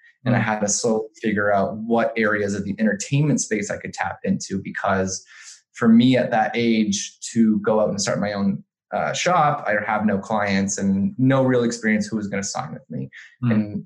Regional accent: Toronto, Ontario, Canada; also born or lived in Los Angeles, United States; So born and raised in Toronto, I went to undergrad in Los Angeles at University of Southern California.

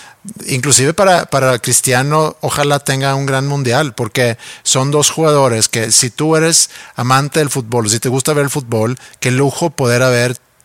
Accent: Mexico; A lo mejor como mexicanos o como oyentes mexicanos

